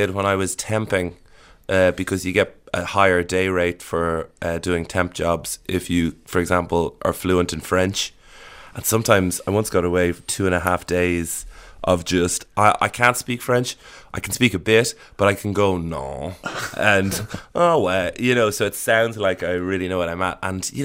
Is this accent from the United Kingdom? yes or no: no; Ireland; I'd say growing up in Ireland, there isn't very much danger.